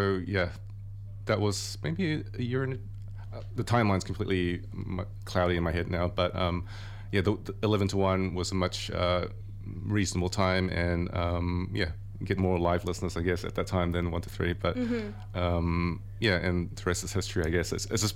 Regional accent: New Zealand; throughout my growing up in New Zealand.

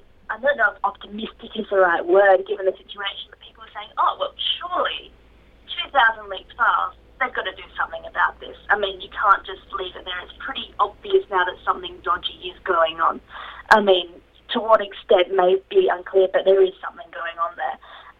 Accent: Australia; We're a great country, honestly. Come visit. It's not that bad.

